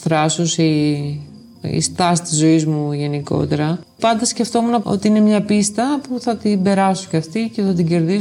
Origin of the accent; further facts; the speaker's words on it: Kalambaka, Thessaly, Greece; σας παρακαλώ, είμαι από την Καλαμπάκα